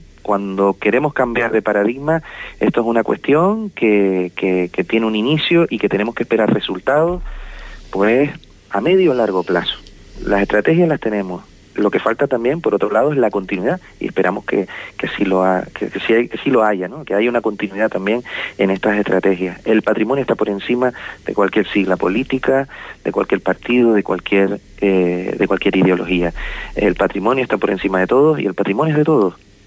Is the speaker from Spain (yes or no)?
yes; Canary Islands, Spain; Como canarios de nuestra cultura y de nuestra historia.